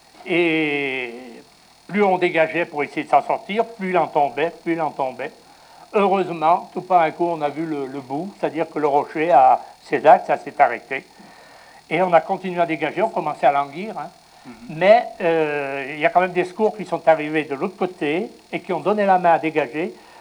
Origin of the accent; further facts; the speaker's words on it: Laval, Pays de la Loire, France; J'étais de Laval, moi.